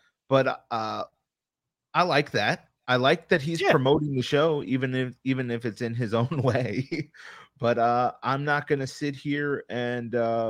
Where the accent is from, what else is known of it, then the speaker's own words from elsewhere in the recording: Long Island, New York, United States; Gabe and Tristan are from around me. So we're all from Long Island.